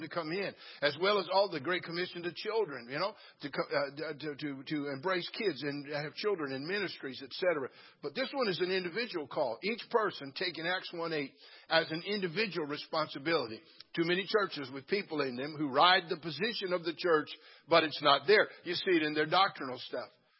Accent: California, United States; I'm born and raised in California, and I hate all the California teams.

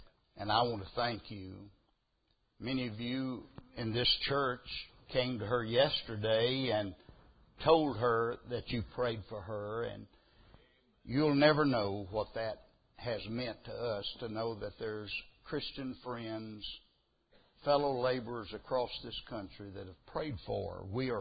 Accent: Myrtle Springs, Texas, United States; And we met where I grew up in Myrtle Springs, Texas.

